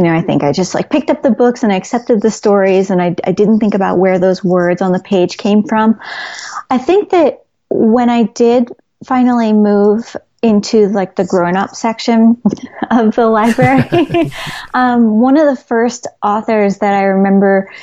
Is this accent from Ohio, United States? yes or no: no; New York City, New York, United States; I grew up in Queens, like the book.